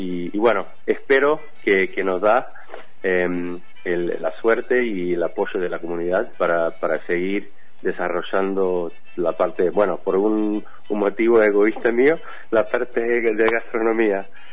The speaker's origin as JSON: {"language": "Spanish", "country": "United States", "second_language": "Spanish", "said": "Sé que eso no significa mucho porque soy gringo y muchas empanadas no he comido"}